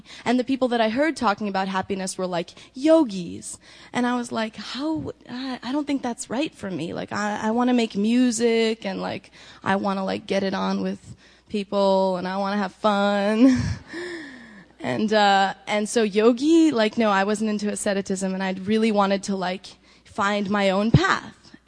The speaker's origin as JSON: {"language": "English", "region": "New York", "country": "United States", "said": "I'm a New Yorker, so like I wore like a turban"}